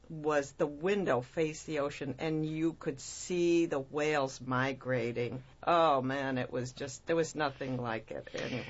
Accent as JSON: {"language": "English", "region": "Vermont", "country": "United States", "tie": "born or raised there", "moved": "as an adult", "said": "I was born and raised in Vermont and lived there till I was a young adult in my early 30s."}